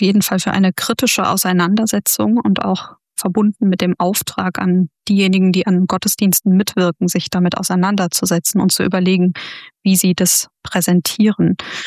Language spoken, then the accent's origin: German; Cologne, North Rhine-Westphalia, Germany; als Kölnerin